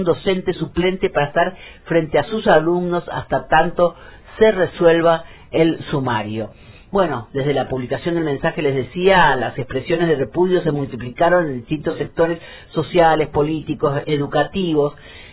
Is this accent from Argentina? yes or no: yes; Misiones, Argentina; respetando la democracia y defendiéndola como argentinos y como misioneros.